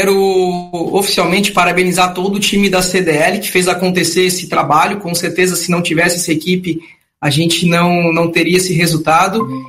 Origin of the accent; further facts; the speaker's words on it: Florianópolis, Santa Catarina, Brazil; Eu sou manezinho raiz da Trindade.